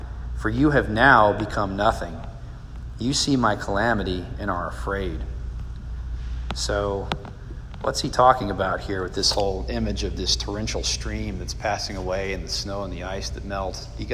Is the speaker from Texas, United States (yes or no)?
yes; San Antonio, Texas, United States; When I grew up in San Antonio behind our house, we had this creek that ran behind our house